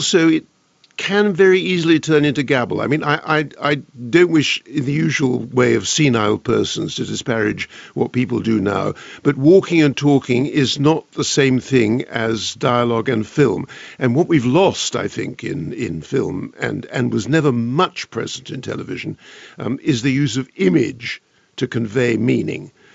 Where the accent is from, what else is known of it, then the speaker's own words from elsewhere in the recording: United States; born there; even though I was born in America, the two straddle very easily